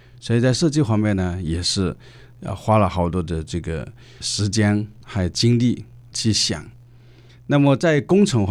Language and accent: Chinese; China; 因为在我们中国历史几千年，唐朝的这个历史是值得我们中国人骄傲的